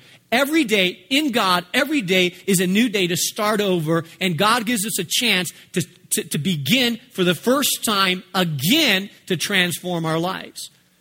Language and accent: English; Spain; I grew up studying in Spain.